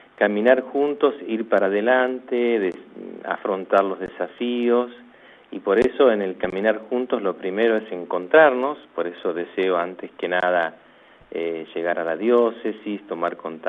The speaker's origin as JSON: {"language": "Spanish", "town": "Rosario", "region": "Santa Fe", "country": "Argentina", "said": "no esperaba volver a mi provincia. Yo soy un santafesino nacido en Rosario."}